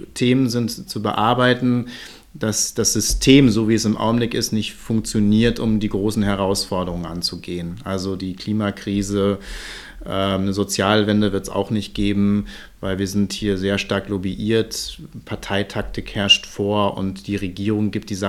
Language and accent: German; Dortmund, North Rhine-Westphalia, Germany; Ich komme aus Dortmund.